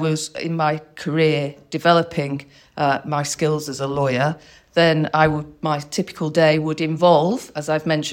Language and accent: English; London, United Kingdom; born there; I was born in London.